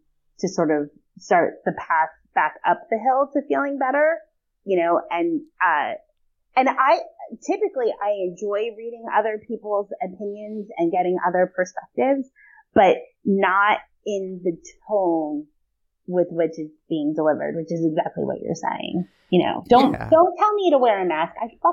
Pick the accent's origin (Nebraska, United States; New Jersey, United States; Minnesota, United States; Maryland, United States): New Jersey, United States; You know, I'm from North Jersey, and I remember my older cousins would sit around the table